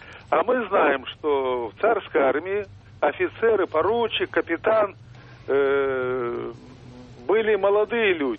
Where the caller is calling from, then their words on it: Tomsk, Tomsk Oblast, Russia; я из Томска.